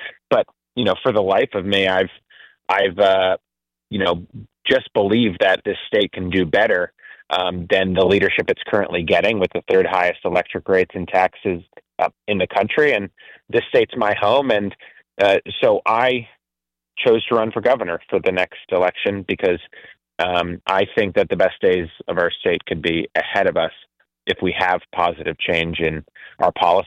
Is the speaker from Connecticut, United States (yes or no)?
yes; Connecticut, United States; Well, I was born and raised in Connecticut. Spent most of my career working in Fairfield County, in shipping and renewable energy.